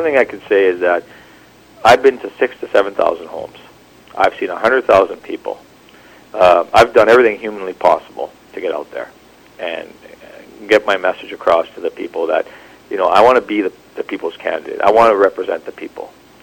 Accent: Ontario, Canada; now in Vancouver, Canada; No, I'm from Ontario, but I've been here since 95.

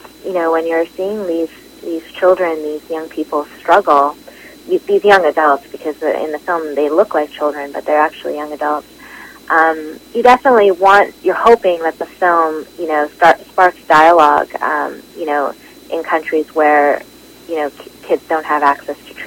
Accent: Canada; being a Canadian, an Indo-Canadian

